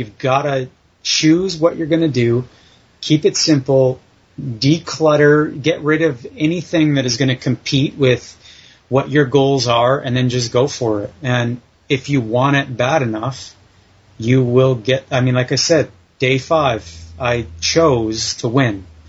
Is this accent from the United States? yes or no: no; Mission, British Columbia, Canada; Yeah, Mission, British Columbia.